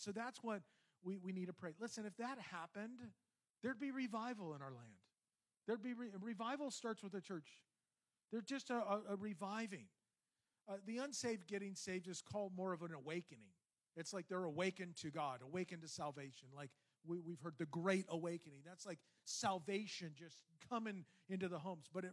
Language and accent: English; Yorba Linda, California, United States; I was born in Yorba Linda. So, I mean, I've been here for, 50 years. I've been here in Yorba Linda.